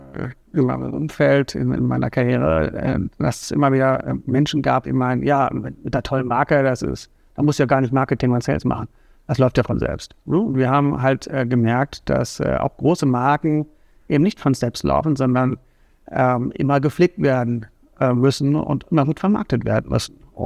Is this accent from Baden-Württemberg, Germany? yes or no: no; Münster, North Rhine-Westphalia, Germany; born there; also born or lived in Hamburg; ich bin in Münster geboren, habe aber lange Zeit dann auch in Hamburg gewohnt.